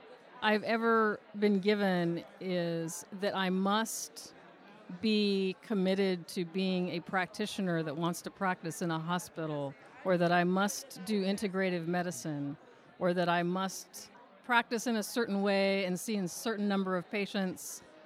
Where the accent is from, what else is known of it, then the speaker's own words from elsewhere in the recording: Richmond, Virginia, United States; Richmond, Virginia.